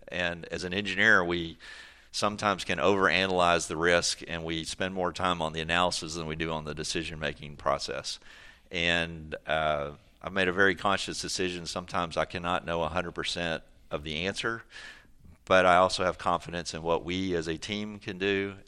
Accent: Longview, Texas, United States; I grew up in Longview in East Texas

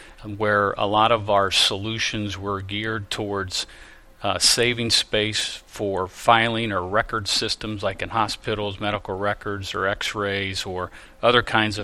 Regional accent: Ohio, United States; Good time in Ohio, growing up in Ohio first, you know, where football's king.

